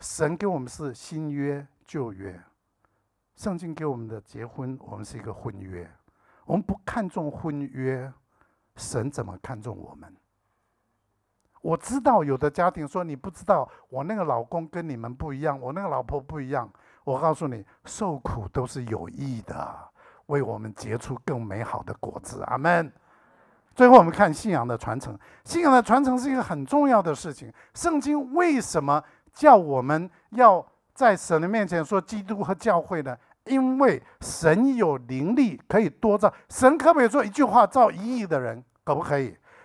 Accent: Shenyang, Liaoning, China; 从沈阳，我老家是沈阳啊，然后从各地过来啊

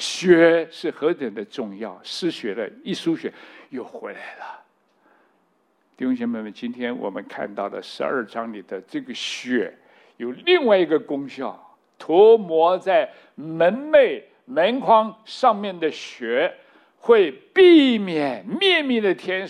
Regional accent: China; 另外我们中国人鸡血鸭血猪血哇什么都吃过啊！我在神学院里头跟那个老师有辩论过，哇，我从小就吃血

